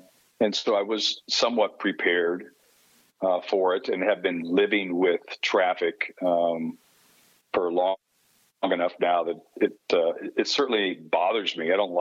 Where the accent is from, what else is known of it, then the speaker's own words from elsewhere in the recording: Kansas, United States; I mean, you know, growing up in Kansas, you just kind of wanted to be able to go in the backyard and have some peace and quiet.